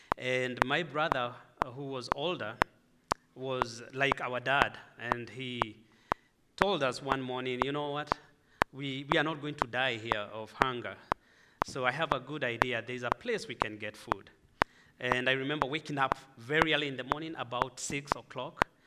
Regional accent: Kenya; first language Swahili; English is a second language; I come from Kenya. … Before I start my testimony, I just want to teach you one word in Swahili. We speak Swahili back home.

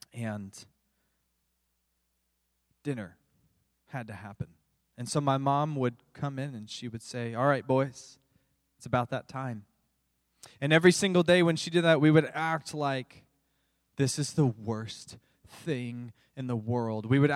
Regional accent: Florida, United States; So during the summer, growing up in Florida, you could basically set your watch in the afternoons to the afternoon rain shower.

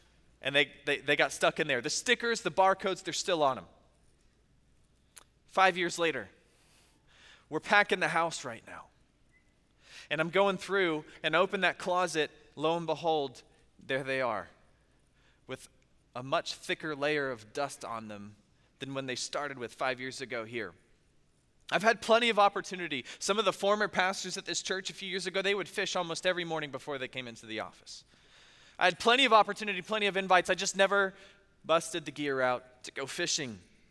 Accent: Tampa, Florida, United States; one of my favorite pastimes growing up in Tampa was just always being on the water.

